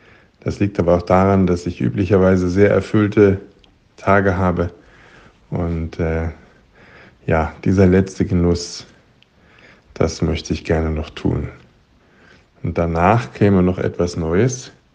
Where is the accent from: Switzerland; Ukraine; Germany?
Switzerland; Winterthur, Zurich; Ich bin 57 Jahre alt demnächst. Ich komme aus Winterthur in der Schweiz